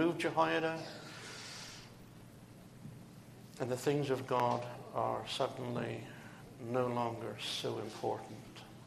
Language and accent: English; United Kingdom; moved away; knowing that I come from originally from the United Kingdom, were kind enough to express sympathy.